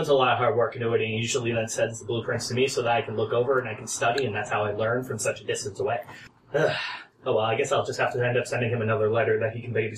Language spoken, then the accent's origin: English; New England, United States; Yeah, I'm from New England, so that's how we do.